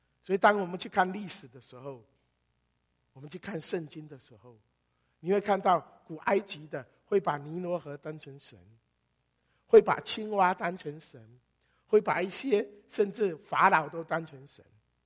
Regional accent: Fujian, China; 我们福建人，我常说福建人，我们福建人有个叫做众神狂欢的地带

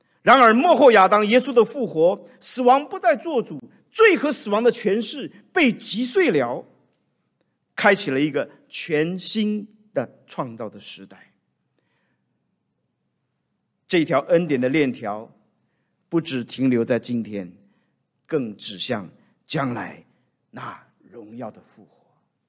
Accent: China; 我常常在想，我们都中国人很喜欢送礼，对不对？

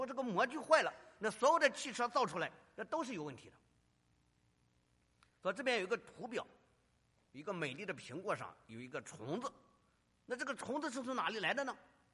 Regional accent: China; now in United States; 我们很多年前或者最近从中国来到美国一样， 我们从中国来到美国，我们可能在这里娶妻生子。

